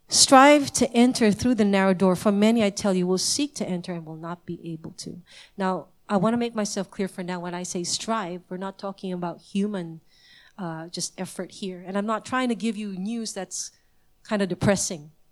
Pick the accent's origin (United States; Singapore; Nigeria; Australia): Singapore; Now, I come from Singapore, and this is every consumer's demand.